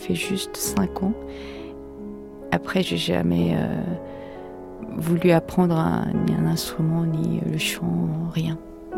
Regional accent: South Korea; il y a la musique que j'ai écoutée quand j'étais petite, quand j'étais en Corée, qui me reviennent, en fait.

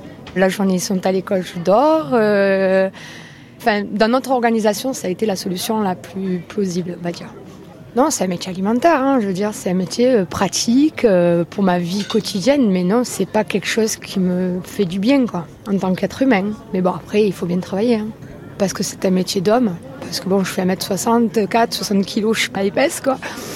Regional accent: Pays de la Loire, France; Et moi, je viens de Vendée, de l'Essonne, sud Vendée.

